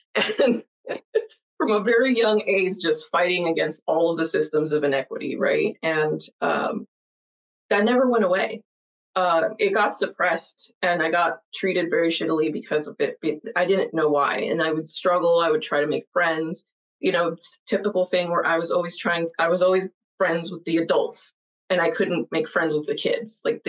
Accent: Miami, Florida, United States; So I grew up in Miami. I am Hispanic. My parents are both from Venezuela, and they came here.

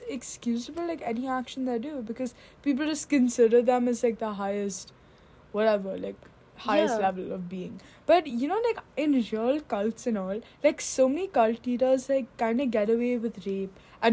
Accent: India; Like, obviously, like, the Indian fans, like, we are Indian too, and, like, you'd know, right?

